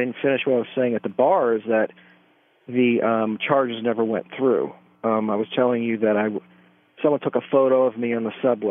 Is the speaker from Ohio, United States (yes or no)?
no; Maryland, United States; I'm not from New York. I'm from Maryland. And, you know, women in Maryland are not, you know, they say what they need to say and then they shut up and they listen and that's it.